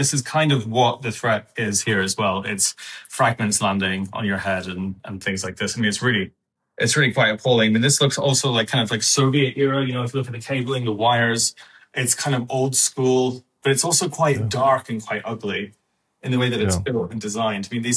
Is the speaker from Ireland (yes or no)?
yes; Ireland; as an Irish person